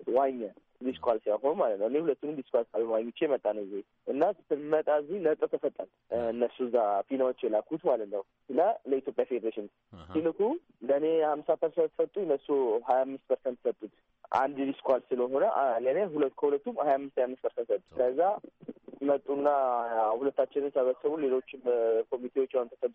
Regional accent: Adama, Oromia, Ethiopia; የመጣሁት ከኦሮሚያ ክልል ነው። ተወልጄ ያደግኩት አዳማ ላይ ነው።

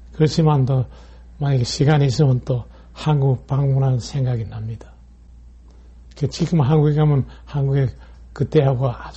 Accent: North Korea; now in United States; 그 59년 전에 제가 이북에서 도망 나올 때

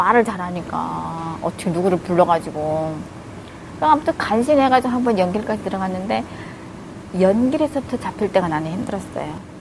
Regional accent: North Korea; moved away; 내가 북한 사람이니까.

